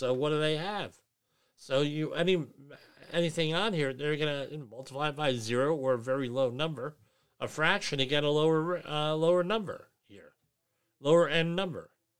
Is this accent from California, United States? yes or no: no; New Jersey, United States; I'm from New Jersey. This is the kind of shit that happens all the time.